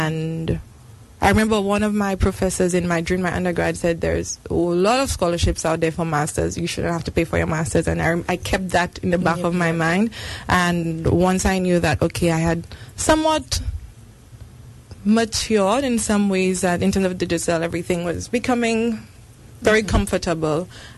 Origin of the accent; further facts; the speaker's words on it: St. Lucia; It was, I mean, you come there thinking, okay, I'm from St. Lucia, this small island thing.